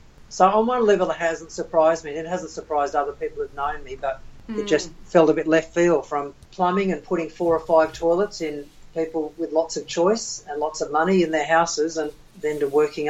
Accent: Sydney, New South Wales, Australia; growing up in Sydney, in the middle of Sydney

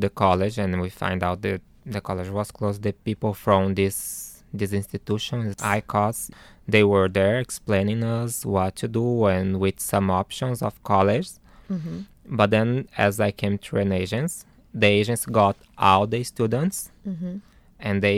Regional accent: Brazil; now in Ireland; I'm from Brazil.

